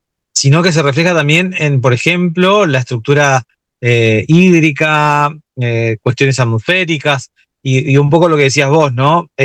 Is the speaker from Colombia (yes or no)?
no; Argentina; si bien los fundadores somos argentinos